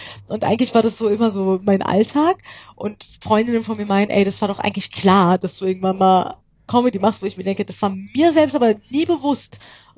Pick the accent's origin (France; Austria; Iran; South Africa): Iran; now in Germany; ich bin sehr behütet aufgewachsen im Iran, überbehütet, würde ich sagen, und wir hatten wirklich alles und das drumherum war gesetzt. Mein Opa hat im Iran gelebt, unser schönes Haus und Zuhause, und wir haben quasi das alles aufgegeben und kamen dann nach Deutschland für die Freiheit.